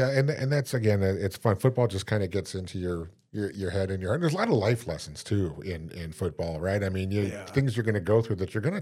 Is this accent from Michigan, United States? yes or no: yes; Michigan, United States; believe me, growing up in Michigan, being a Lions fan for all those years